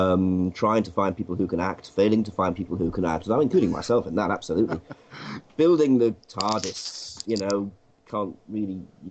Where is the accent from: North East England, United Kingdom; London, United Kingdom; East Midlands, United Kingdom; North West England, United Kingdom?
North East England, United Kingdom; Newcastle; accent: Geordie; Newcastle, believe it or not.